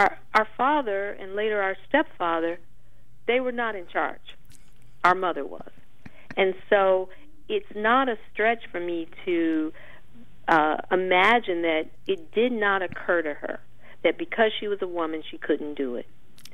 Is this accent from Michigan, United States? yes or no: yes; Detroit, Michigan, United States; because growing up in Detroit, there was not this competition from OTB.